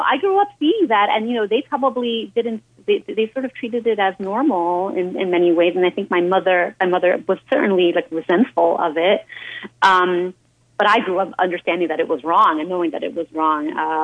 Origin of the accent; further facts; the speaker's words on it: Brooklyn, New York, United States; also born or lived in Peru; I was born in Peru. I grew up in Brooklyn, but I grew up in a home that was very Peruvian.